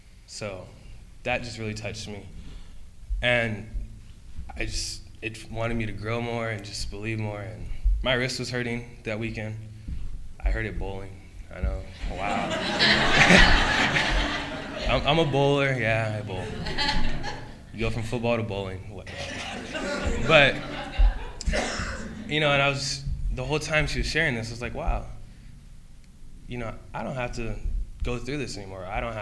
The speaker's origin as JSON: {"language": "English", "town": "San Diego", "region": "California", "country": "United States", "tie": "born or raised there", "said": "I'm from San Diego. I've lived here my whole life."}